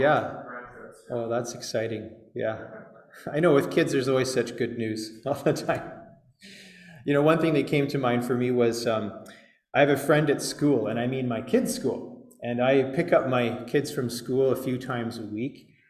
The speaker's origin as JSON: {"language": "English", "town": "Vancouver", "region": "British Columbia", "country": "Canada", "tie": "born or raised there", "said": "I remember when I grew up in Vancouver"}